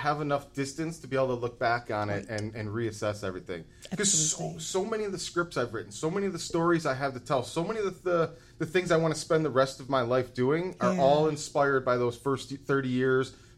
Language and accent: English; Buffalo, New York, United States; And growing up in Buffalo, something like the arts and the careers in arts, it's so easy to slip through the cracks.